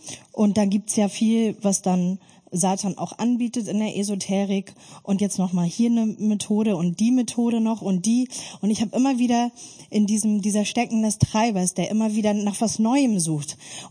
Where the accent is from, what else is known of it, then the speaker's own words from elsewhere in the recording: Germany; Ich bin in der DDR-Diktatur aufgewachsen